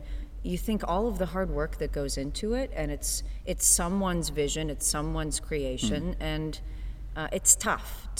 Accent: Cincinnati, Ohio, United States; even though I dressed as a Bengal when I was in the second grade because I'm from Cincinnati.

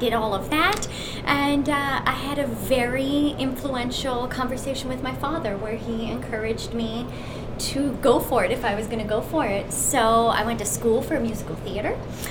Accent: West Virginia, United States; I grew up in West Virginia. Both my parents are music teachers, actually.

